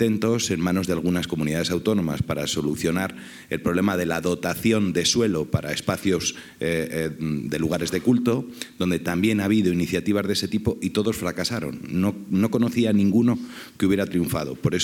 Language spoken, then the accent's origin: Spanish; Spain; En mi país, en España